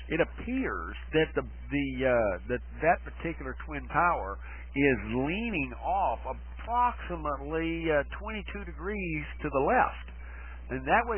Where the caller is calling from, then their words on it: Arkansas, United States; I'm being blocked from Arkansas, and that's not uncommon for this DSL service here.